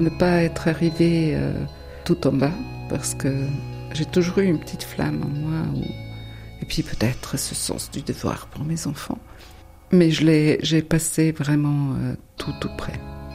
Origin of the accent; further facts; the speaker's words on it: German-speaking Switzerland, Switzerland; French is a second language; Je suis suisse-allemande d'origine italienne